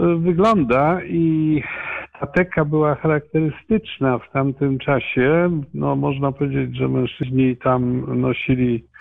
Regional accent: Poznań, Greater Poland Voivodeship, Poland; bo wychowałem się na Łazarzu Poznańskim

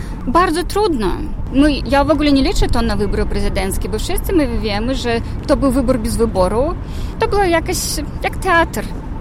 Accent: Belarus; Polish is a second language; jesteśmy nacją, jesteśmy Białorusinami i chcemy mieć swoje państwo

